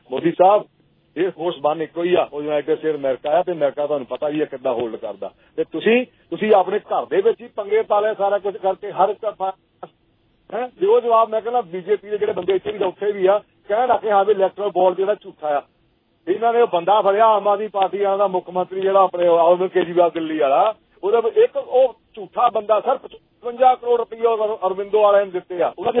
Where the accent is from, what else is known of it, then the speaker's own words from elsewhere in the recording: Anandpur, Punjab, India; ਮੇਰੇ ਨਾ ਪਿੰਡ ਦੀ ਗੱਲ ਆਪਦੀ, ਮੇਰੇ ਆਨੰਦਪੁਰ ਹਲਕਾ ਮੇਰਾ ਜ਼ਿਲ੍ਹਾ ਜਲੰਧਰ ਜੀ